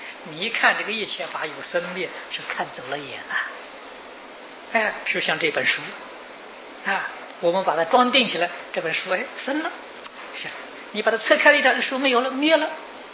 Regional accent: China; 我们现在都讲精神啊，我们中国人讲灵魂啊

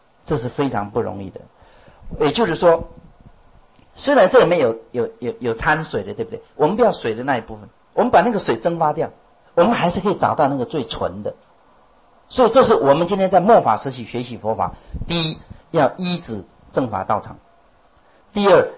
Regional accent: China; 我们中国人呢，古代有个传说

